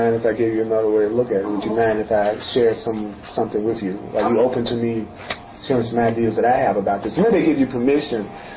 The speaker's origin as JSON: {"language": "English", "region": "the South", "country": "United States", "tie": "born or raised there", "said": "I was the only black guy in the band, and it was in the South. I grew up in the South"}